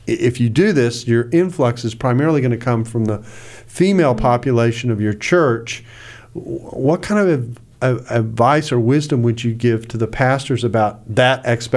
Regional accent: the South, United States; And I'm from the South, so ladies get to go first.

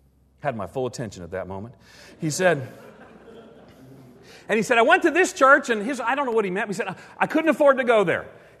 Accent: New York City, New York, United States; Now, I'll tell you, I was born and reared in New York City. We don't yee, we don't haw.

